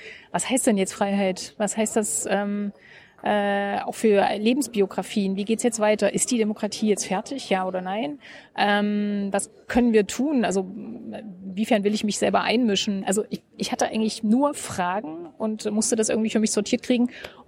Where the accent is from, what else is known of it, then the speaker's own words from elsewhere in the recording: Gera, Thuringia, Germany; Aber so wie ich das als Kind in Gera schräg fand, wenn unsere Flüsse ständig rot oder blau von der Modedruckfarbe waren